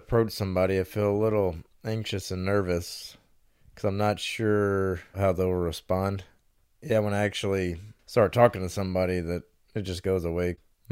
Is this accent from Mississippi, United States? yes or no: yes; Mississippi, United States; And so it was pretty good growing up in Mississippi.